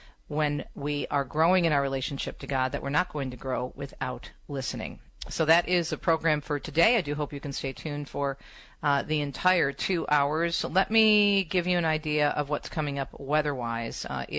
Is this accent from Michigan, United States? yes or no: yes; Michigan, United States; not only from my home state of Michigan, but others